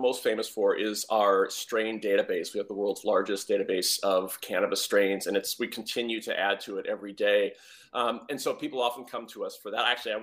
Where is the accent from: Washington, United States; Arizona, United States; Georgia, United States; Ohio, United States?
Washington, United States; And then in 2012, my home state, Washington, decided to legalize cannabis for all adults.